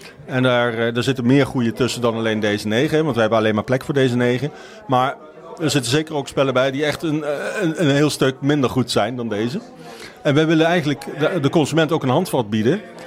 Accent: Eindhoven, North Brabant, Netherlands; Ik kom uit Eindhoven, dus wat dat betreft was dat bij mij om de hoek.

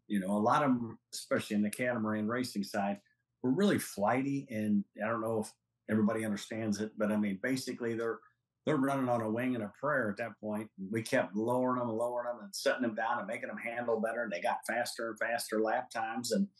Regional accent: Midwest, United States; I'm a guy from the Midwest with Midwest upbringing

